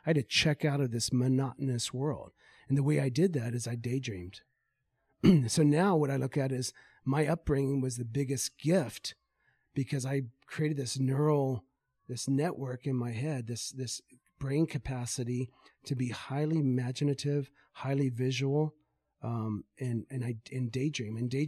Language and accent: English; Indiana, United States; Oh, so I grew up in Indiana, middle of Indiana. I was the son of a fundamentalist Baptist preacher.